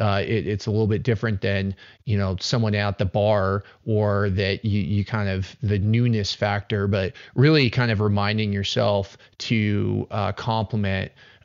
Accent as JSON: {"language": "English", "region": "Colorado", "country": "United States", "tie": "born or raised there", "said": "I am a divorce lawyer in Aspen, Colorado. I was born and raised in Colorado"}